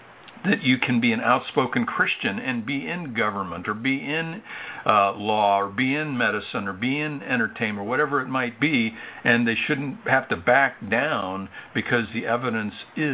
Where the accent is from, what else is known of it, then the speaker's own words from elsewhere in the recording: United States; I'm so humbled that I come from America, a place of privilege